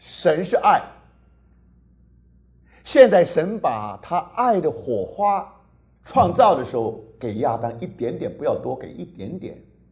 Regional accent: China; 那中文是把它翻成70个人呢、啊？我们中国人不大喜欢这个魂这个字

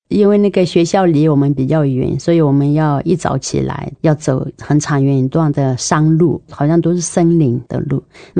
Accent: Myanmar; moved away as an adult; now in Keelung, Taiwan; 我来自缅甸跟中国的一个交界，可能是在缅甸地图上不容易找到的一个地方，在一个没电没水没路的地方，我来自那样的一个山区。

